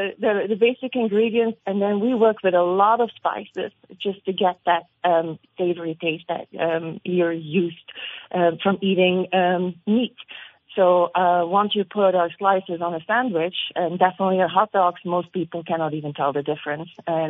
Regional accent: Belgium; moved away as an adult; now in United States; I'm originally from Belgium, and I actually moved here almost 20 years ago for an internship at Hillshire Farm.

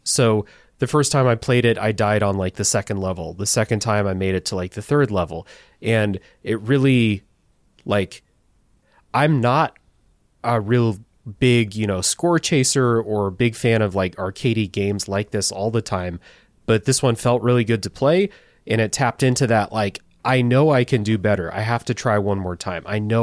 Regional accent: Midwest, United States; I saw Midwest on a big banner, and I was like, I'm from the Midwest.

